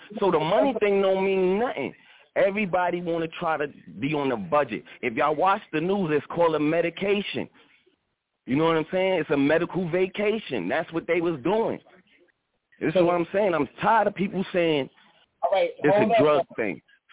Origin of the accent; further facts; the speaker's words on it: Brooklyn, New York, United States; now in North Carolina, United States; I'm from Brooklyn originally, but I got family in the South, which we all do, some of us all do, and I got a house down here now.